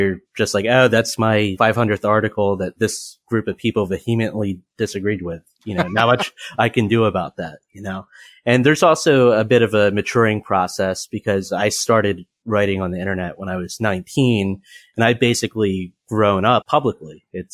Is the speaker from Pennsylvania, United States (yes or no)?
yes; Philadelphia, Pennsylvania, United States; I'm from the Philly area, follow the Phillies as fanatically as anyone else.